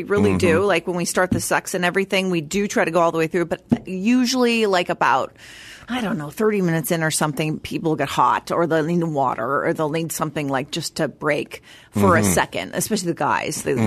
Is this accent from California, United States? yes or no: yes; Long Beach, California, United States; I'm from Long Beach.